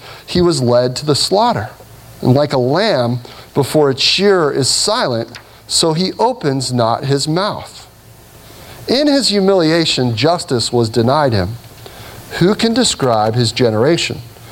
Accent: Cincinnati, Ohio, United States; there was a time when I grew up in Cincinnati, Ohio, and I was on a boat, a little ski boat on the Ohio River.

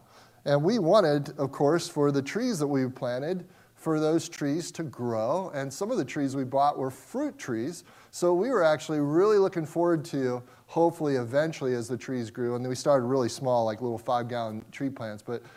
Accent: Midwest, United States; I'm from the Midwest, and there you just take a shovel

